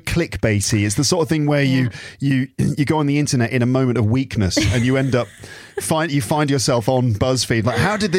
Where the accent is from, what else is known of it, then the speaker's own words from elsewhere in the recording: United Kingdom; I'm from the United Kingdom of Great Britain and Northern Ireland